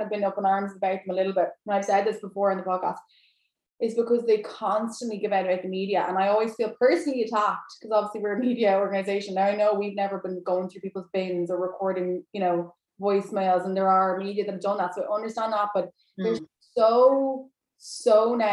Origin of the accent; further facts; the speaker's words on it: Ireland; And obviously we're Irish, it doesn't affect us